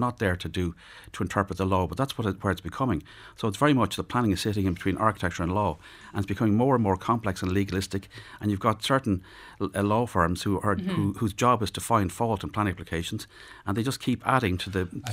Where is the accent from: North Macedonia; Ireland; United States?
Ireland; Leinster; Like, I'm from Meath originally.